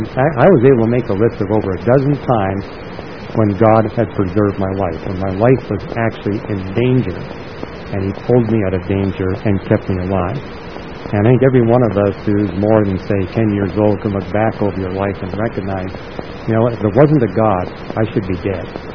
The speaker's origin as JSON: {"language": "English", "country": "Canada", "said": "And I was from Canada, and I was naive."}